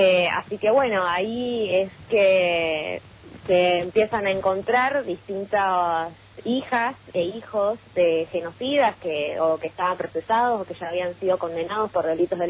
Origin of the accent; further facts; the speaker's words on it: Puerto San Julián, Santa Cruz, Argentina; Yo soy de Puerto San Julián, así que un placer estar hablando, aunque sea a la distancia, con mi gente patagónica.